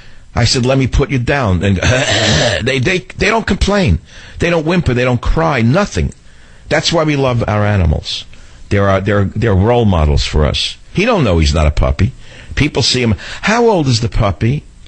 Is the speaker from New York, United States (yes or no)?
yes; Queens, New York, United States; There used to be a bicycle path where I grew up in Queens, New York.